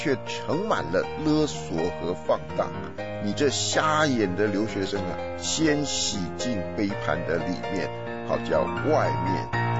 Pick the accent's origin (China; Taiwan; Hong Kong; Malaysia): Taiwan; now in United States; 来美国这么久，我第一次要开始觉得说我必须要正身呐、啊，让人家知道说我是台湾人。